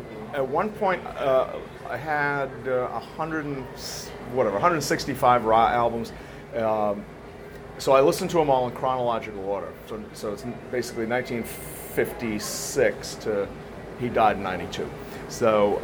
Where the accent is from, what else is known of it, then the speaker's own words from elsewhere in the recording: Boston, Massachusetts, United States; You know, and I'm from Boston.